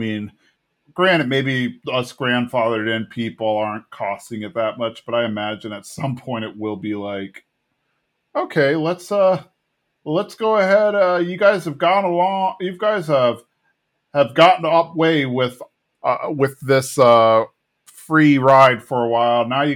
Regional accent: San Antonio, Texas, United States; Maybe it's because I grew up in San Antonio, where we only had one professional sports team, the Spurs.

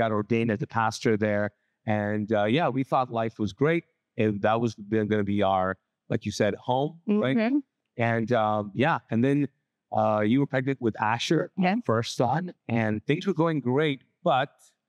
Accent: Kuwait; So I grew up in Kuwait as a Pakistani and also as a Muslim.

